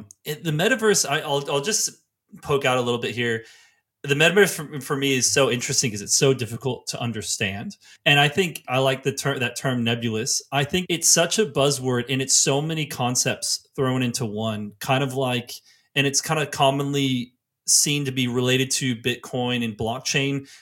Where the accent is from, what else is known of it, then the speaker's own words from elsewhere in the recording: Seattle, Washington, United States; also born or lived in China; I am from Seattle, spent about 7 years in China, and I worked at WeChat for 4 years heading up their global marketing.